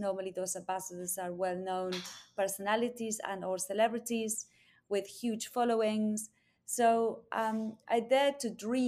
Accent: Argentina; English is a second language; now in England; as you can probably notice from my accent, I am not from England, but from Argentina, mm-hmm. Where I was born and grew up. And while I was growing up, in dictatorship.

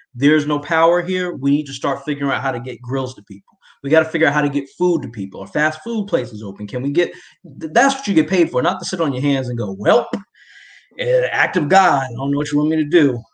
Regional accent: Florida, United States; also born or lived in New York; I was raised in New York. I was born in New York, but I was really raised in Florida.

